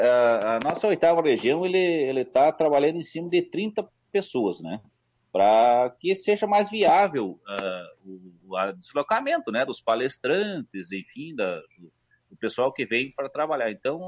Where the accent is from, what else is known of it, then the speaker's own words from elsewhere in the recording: Rio Grande do Sul, Brazil; Não é somente dizer que eu sou gaúcho, mas eu tenho que respeitar a minha cultura e trabalhar para que isso não morra, né? Porque é a identidade do nosso Rio Grande